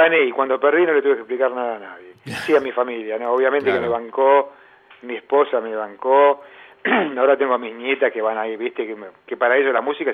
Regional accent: Argentina; yo fui educado en Argentina. Nací en Argentina y soy argentino

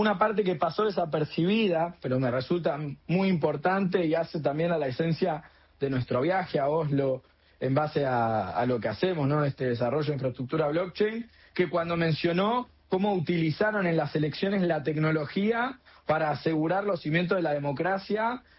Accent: Argentina; tanto a mí como a mi socio, siendo argentinos

